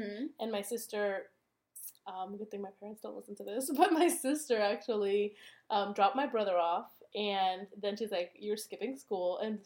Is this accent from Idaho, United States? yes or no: no; Orlando, Florida, United States; But if I'm talking to someone who's not a local, I say, oh, I'm from Orlando.